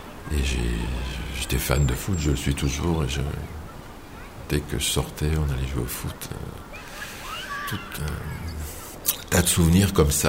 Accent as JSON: {"language": "French", "region": "Grand Est", "country": "France", "tie": "born or raised there", "moved": "as an adult", "said": "Je suis parti des Vosges à 19 ans et j'ai passé toute mon enfance et mon adolescence dans les Vosges. J'ai un peu habité aux quatre coins des Vosges en fait, et j'ai habité 7 ans à l'Aveline de Vendruyère"}